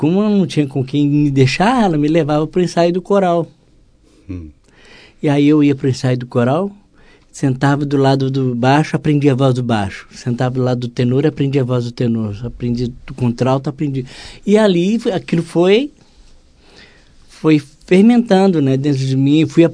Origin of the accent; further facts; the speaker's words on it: Belo Horizonte, Minas Gerais, Brazil; Sou nascido em Belo Horizonte, né? Sou de Belo Horizonte e, assim, passei minha vida inteira, assim, minha infância e até adolescência e tudo, lá na região de Minas, bebendo da cultura de Minas, né?